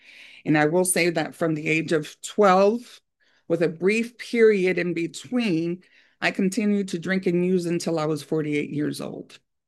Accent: New York, United States; So I will say that I am a New Yorker, Puerto Rican

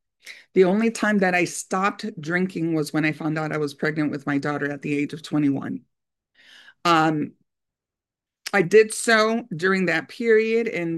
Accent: New York, United States; So I will say that I am a New Yorker, Puerto Rican

